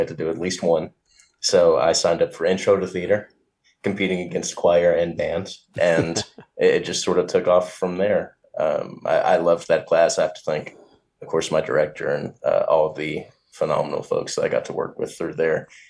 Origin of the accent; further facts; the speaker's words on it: Berea, Kentucky, United States; I'm from Berea, Kentucky, originally, which is a very nice small town in Kentucky, sort of close to Lexington